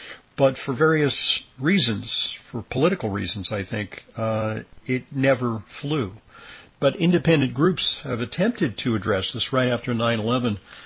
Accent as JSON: {"language": "English", "region": "New York", "country": "United States", "said": "I'm a New Yorker, and I witnessed it."}